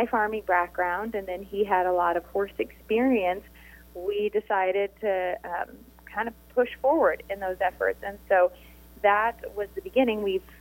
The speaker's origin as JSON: {"language": "English", "region": "Nebraska", "country": "United States", "tie": "born or raised there", "said": "I grew up in Nebraska and was able to finish my college internship at the Baptist Mission."}